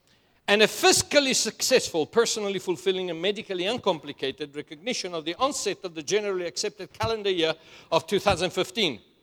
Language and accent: English; Italy; I was born in Italy, and I grew up with a certain conception